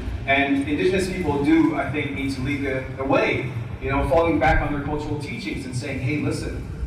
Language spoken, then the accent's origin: English; Arizona, United States; I'm Hopi, I'm from Hopi land.